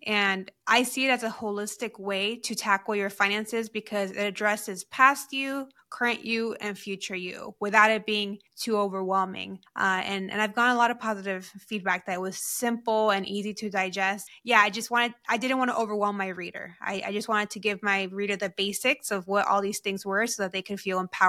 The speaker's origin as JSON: {"language": "English", "country": "United States", "said": "as a bicultural Latina, meaning that, you know, soy de aquí, de allá, right? I'm Mexican American. I'm both."}